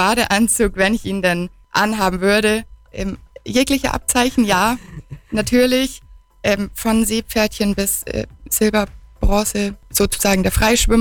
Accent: Kempten, Bavaria, Germany; Ja, genau. Ich bin aus Kempten

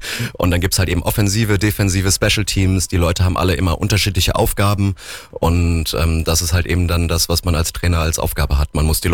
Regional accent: Koblenz, Rhineland-Palatinate, Germany; born there; now in Allgäu, Germany; Ja, ich komme gebürtig aus Koblenz

